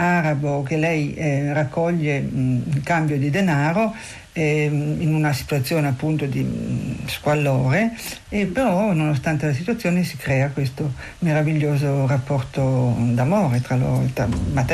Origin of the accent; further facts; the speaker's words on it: Turin, Piedmont, Italy; born there; Io sono nata a Torino nel 1946 da genitori siciliani.